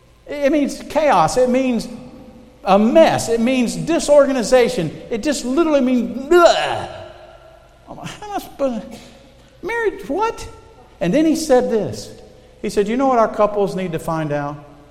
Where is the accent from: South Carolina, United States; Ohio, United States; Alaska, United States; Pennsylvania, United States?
South Carolina, United States; born there; I was born in South Carolina, I'm 30 miles from the ocean